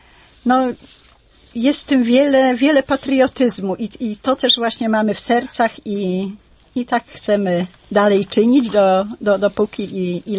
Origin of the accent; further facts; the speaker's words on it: Pomeranian Voivodeship, Poland; Tak, jestem rodowitą Kaszubką.